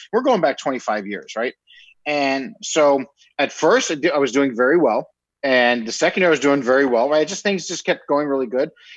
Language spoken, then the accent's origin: English; New York, United States; Because I'm from New York and I don't listen to anybody else if I want to do something, right?